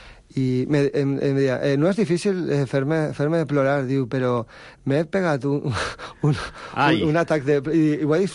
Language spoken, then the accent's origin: Catalan; Vila-real, Valencian Community, Spain; quan vam fer la festa de presentació de la novel·la al meu poble, a Vila-real